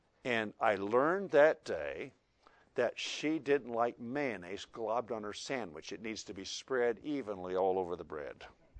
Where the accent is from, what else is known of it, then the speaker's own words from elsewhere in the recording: Iowa, United States; She came from Indiana. I came from Iowa. We met in West Virginia.